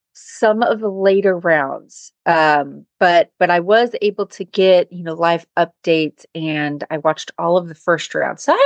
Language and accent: English; Kemp, Texas, United States; from Kemp, Texas.